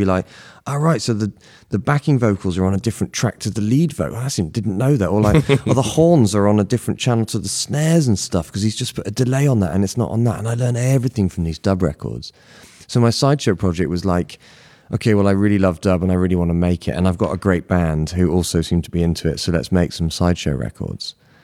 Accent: Bristol, South West England, United Kingdom; I was living by the seaside in the outskirts of Bristol.

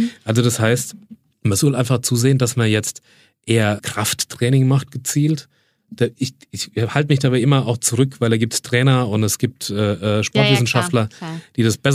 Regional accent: Bavaria, Germany; Kann man ja kaum als Franke, kriegt mir das ja kaum ausgesprochen.

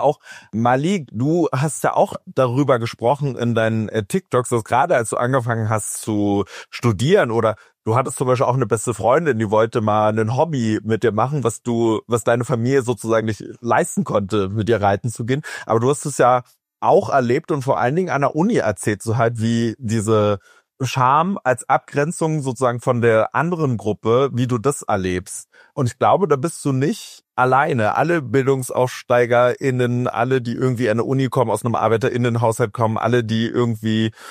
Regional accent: East Germany, Germany; moved away; ich als ostdeutsche Person habe mich eigentlich nie als Ostdeutscher gesehen, als ich in Ostdeutschland war.

